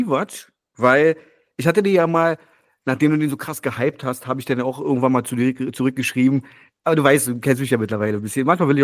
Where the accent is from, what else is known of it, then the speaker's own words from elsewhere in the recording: Berlin, Germany; Ich komme ja aus dem Wedding. Den roten Wedding hat man ja früher auch genannt. Das ist ja eher so kommunistisch, Arbeiterbezirk immer gewesen.